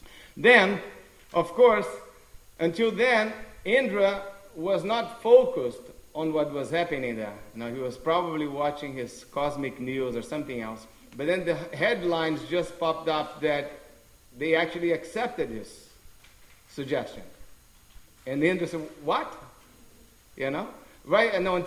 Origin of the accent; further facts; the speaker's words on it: São Paulo, Brazil; now in United States; when I grew up in Sao Paulo, there was no snow, but there was a lot of hell.